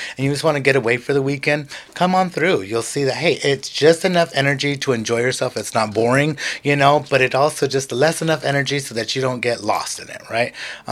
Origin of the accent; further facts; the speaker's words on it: Merced, California, United States; And like I said, I love Merced. I was raised here. I was raised from Baleco all the way to Pilanato. I lived in every single town.